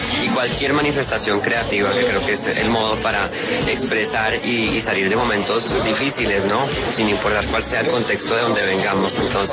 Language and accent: Spanish; Colombia; now in Mexico; como colombiano, un orgullo hacer parte de un concierto nacional del 20 de julio. Viajamos desde México, donde estoy ahorita radicado en este momento